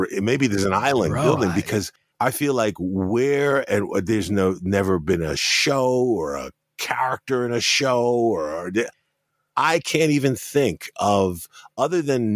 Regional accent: New York, United States; Again, growing up in New York and knowing other Afro-Latinos, it's that combination.

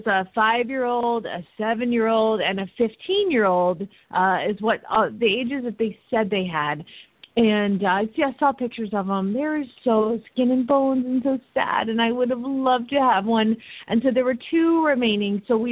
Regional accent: Phoenix, Arizona, United States; from Phoenix, Arizona

